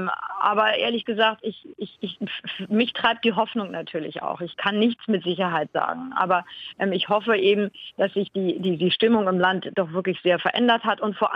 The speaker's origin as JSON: {"language": "German", "country": "Germany", "also_born_or_lived": "United Kingdom", "said": "lange Zeit habe ich als Deutsche, auch mit einem deutschen Pass in England, in Großbritannien gelebt"}